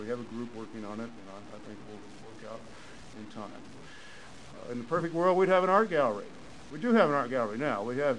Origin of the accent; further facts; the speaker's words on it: Texas, United States; It comes naturally. I'm a Texan, after all.